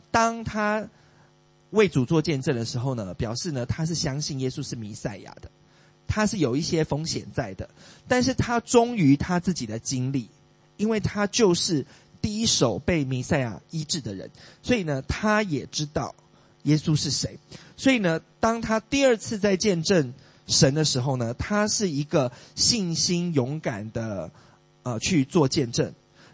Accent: Taiwan; 这是我们台湾人才会做的事情啊

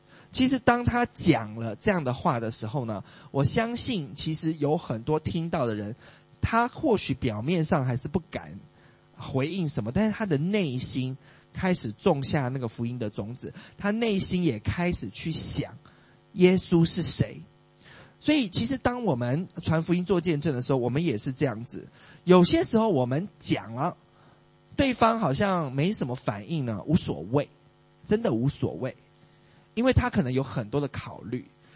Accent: Taiwan; 这是我们台湾人才会做的事情啊

